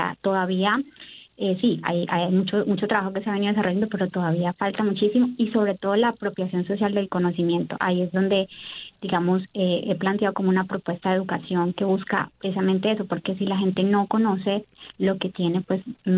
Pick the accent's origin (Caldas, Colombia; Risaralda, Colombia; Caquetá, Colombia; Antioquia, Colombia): Caquetá, Colombia; Yo soy de Caquetá, del sur de la Amazonía colombiana.